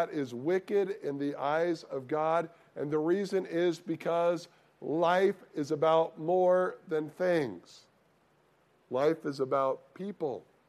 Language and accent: English; Midwest, United States; I grew up in the Midwest.